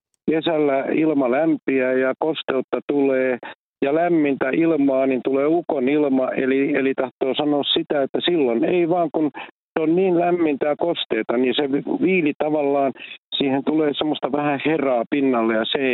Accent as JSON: {"language": "Finnish", "town": "Ruovesi", "region": "Pirkanmaa", "country": "Finland", "lives_now": "Vihti, Finland", "said": "mä oon maalta lähtöisin Ruovedeltä ja asun edelleen maalla Vihdin kirkonkylässä. Ja kokemusta on. Mä täytän nyt 71 tämän kuun 30. päivää"}